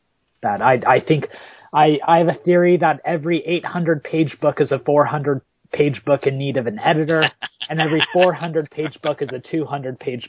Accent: New Mexico, United States; I was raised in New Mexico.

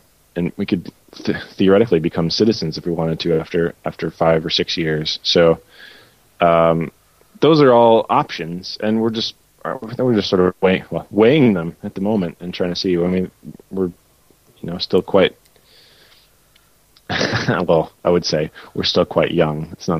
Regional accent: Minneapolis, Minnesota, United States; I came from Minneapolis is where I grew up, and it has a big independent music scene

